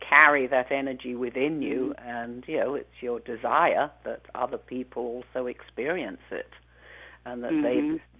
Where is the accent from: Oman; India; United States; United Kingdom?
United Kingdom; London; born there; I was born in London, England, and but I wasn't raised there. My father was a doctor in the British military, and so we were traveling as kids.